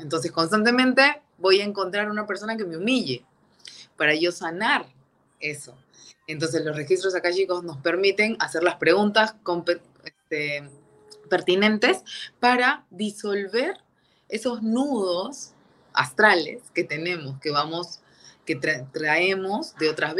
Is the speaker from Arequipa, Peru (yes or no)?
no; Lima, Peru; Yo soy de Lima, Perú.